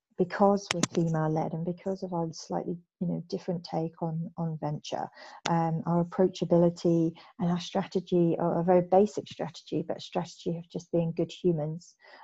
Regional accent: United Kingdom; moved away as an adult; now in Singapore; I'm British and I'm an expat living in Singapore, and I've been there for 3 years now.

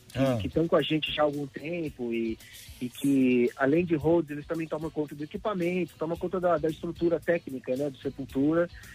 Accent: São Bernardo do Campo, São Paulo, Brazil; also born or lived in Minas Gerais; Eu sou de São Bernardo. Eu nasci em São Bernardo, no Hospital São Bernardo, e cresci os meus primeiros anos de vida em Rude Ramos.

